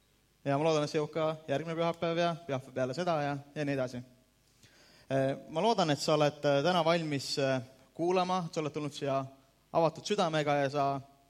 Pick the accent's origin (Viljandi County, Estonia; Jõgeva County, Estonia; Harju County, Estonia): Harju County, Estonia; Saku; Ma olen pärit Sakust, siit Tallinna lähedal 20 kilometrit seal, kus on see kurikuulus õlletehas, mis on viimased, ma ei tea, 100 aastat on Saku reklaamnägu. Ma olen kasvanud üles Sakus, mu vanemad on kristlased, ma olen pärit kristlikust perekonnast.